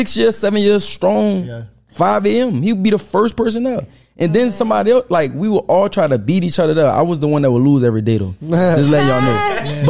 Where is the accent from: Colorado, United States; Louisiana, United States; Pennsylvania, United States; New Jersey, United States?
Louisiana, United States; New Orleans; He know I'm from New Orleans.